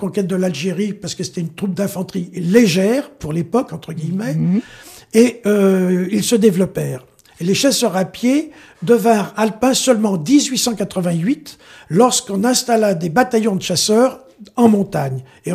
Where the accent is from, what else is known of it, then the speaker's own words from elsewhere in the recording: Lyon, Auvergne-Rhône-Alpes, France; born there; Alors moi, je suis lyonnais de naissance et j'ai fait la préparation militaire parachutiste à Lyon.